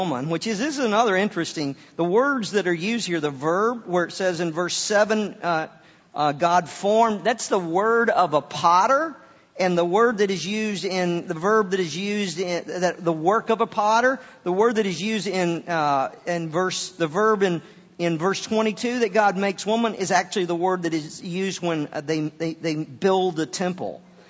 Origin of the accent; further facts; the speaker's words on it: the South, United States; I discovered, I grew up in the South.